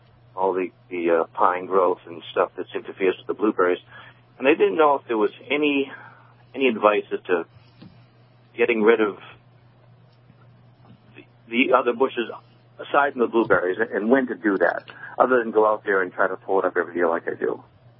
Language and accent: English; Scituate, Massachusetts, United States; now in Nantucket, United States; I grew up in Scituate, and I used to wash dishes at PJ's Country House when your dad was the chef.